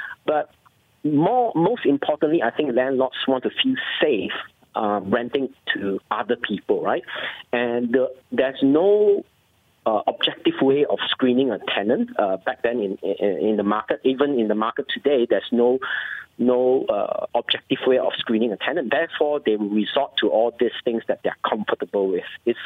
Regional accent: Malaysia; I always say I'm a Malaysian first kind of guy.

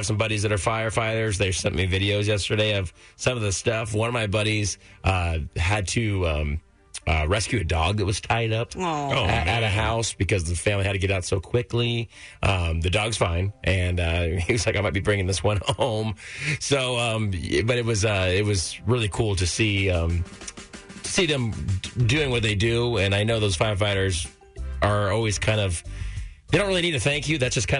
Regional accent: California, United States; Every time when I grew up in California, that was the big deal.

